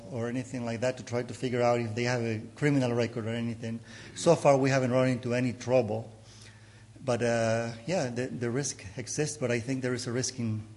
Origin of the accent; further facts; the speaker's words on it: Nicaragua; moved away as an adult; also born or lived in Honduras; I am originally from Nicaragua, but I trained in Honduras.